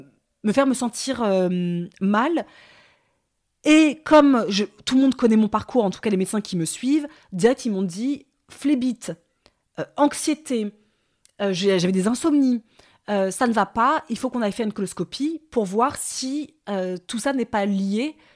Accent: Paris, Île-de-France, France; en tant que parisienne

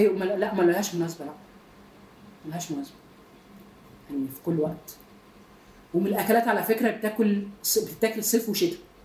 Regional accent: Bein El Sarayat, Giza Governorate, Egypt; أنا من بني سريات عند جامعة القاهرة

